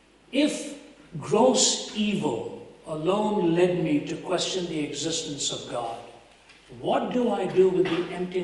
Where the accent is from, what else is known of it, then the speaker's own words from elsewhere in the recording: Delhi, India; I was born and raised in Delhi till I was 20 years old.